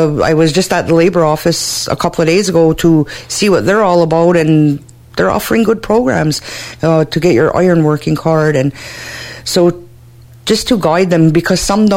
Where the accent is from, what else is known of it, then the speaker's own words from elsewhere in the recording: Kahnawake, Quebec, Canada; We're all Gnyatgehaga from Gahnawage, and we need to work together. We all live here.